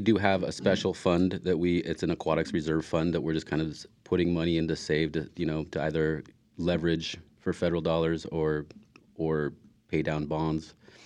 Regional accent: Oregon, United States; me growing up in the Rogue Valley, you know, there hasn't really been a lot of representation for the youth.

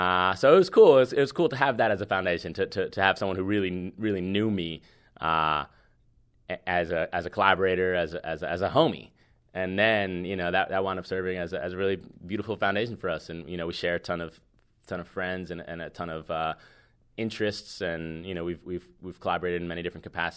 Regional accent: Hoboken, New Jersey, United States; I mean, I'm from Jersey, I'm from Hoboken, so almost New York.

